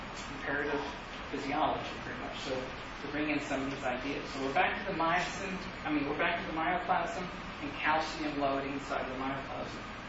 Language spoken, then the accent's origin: English; Sweetwater, Texas, United States; Go to the Rattlesnake Roundup, Sweetwater, Texas. It's on CNN, actually. And so I grew up there every year.